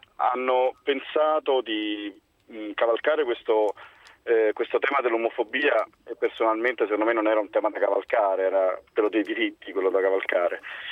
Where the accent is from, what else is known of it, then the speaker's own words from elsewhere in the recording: Rome, Lazio, Italy; sono di Roma, appunto, ho 39 anni, sono gay e di sinistra.